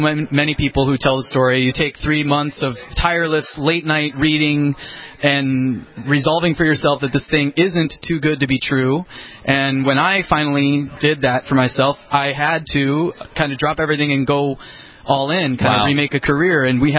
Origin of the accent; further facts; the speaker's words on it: Wisconsin, United States; I left in the summer of 2009 and moved back to my home state, Wisconsin.